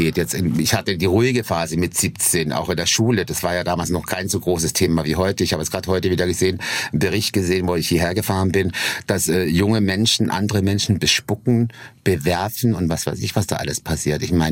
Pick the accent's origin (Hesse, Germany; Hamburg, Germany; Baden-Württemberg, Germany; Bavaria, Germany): Baden-Württemberg, Germany; Weil am Rhein; also born or lived in Lörrach; Obwohl ich ja aus einer größeren Stadt komme, Kandern auch eine größere Stadt, aber halt, ich war in Weil groß geworden und in Lörrach groß geworden.